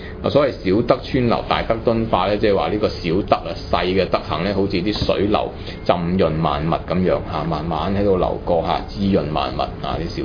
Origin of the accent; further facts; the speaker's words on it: China; 我是我們中國人看大自然的時候見到的一種特有的一種看法來的